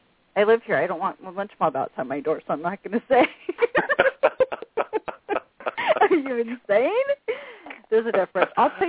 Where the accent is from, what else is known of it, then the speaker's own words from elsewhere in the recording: California, United States; However, I'm very open-minded, and I'm from California, too, so.